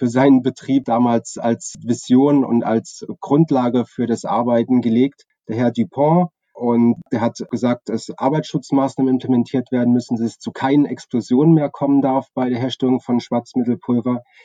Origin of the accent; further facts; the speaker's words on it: Chemnitz, Saxony, Germany; born there; Ich bin 1982 in Chemnitz geboren